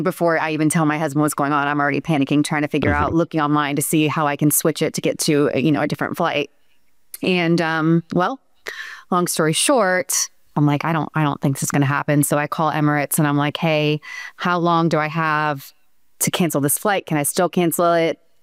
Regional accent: Tampa, Florida, United States; Like I said, I'm from Tampa.

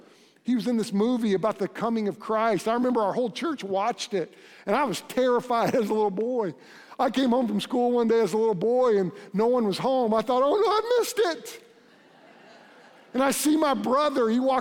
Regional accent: Oklahoma City, Oklahoma, United States; And I grew up in South Oklahoma City, and I grew up I was born in 71

